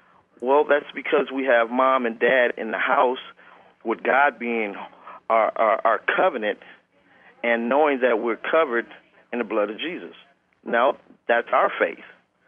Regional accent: Los Angeles, California, United States; Growing up in South Central, you know, just like a lot of the kids that are fatherless

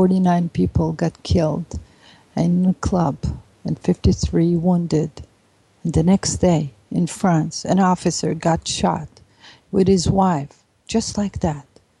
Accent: Israel; now in United States; you know me, I'm Israeli, but I'm an American too. And my training in Israel to be a child that goes around and, you know, run to the shelter at 5 years old gave me some perspective.

